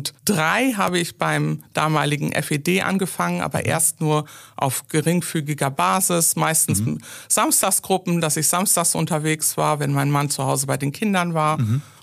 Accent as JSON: {"language": "German", "town": "Schapen", "region": "Lower Saxony", "country": "Germany", "tie": "born there", "said": "ich bin geboren in Scharpen."}